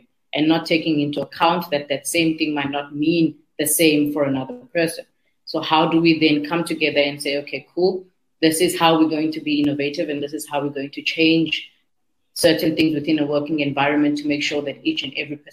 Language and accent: English; Cape Town, Western Cape, South Africa; I'm from Nyanga.